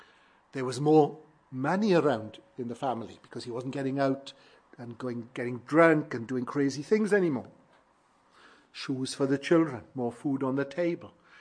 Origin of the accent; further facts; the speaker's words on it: Wales, United Kingdom; I was brought up in South Wales and in the area where in 1904 the Welsh Revival began, an area called Lycha in South Wales.